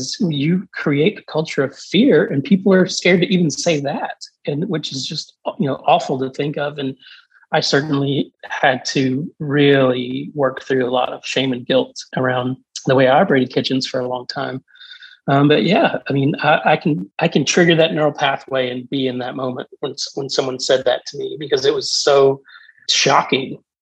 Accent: the South, United States; I grew up around food, being a Southerner with a grandmother has, you know, the garden in the basement full of mason jars.

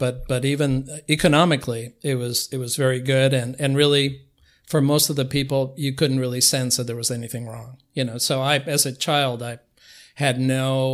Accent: Cuba; No, I mean, Cuba before Castro was very different than the Cuba of today.

